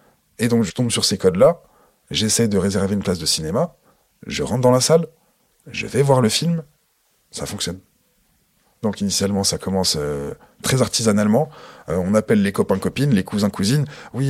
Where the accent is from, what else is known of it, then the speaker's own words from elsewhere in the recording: Ris-Orangis, Île-de-France, France; j'ai 30 ans. Alors j'ai grandi à Ris-Orangis dans l'Essonne.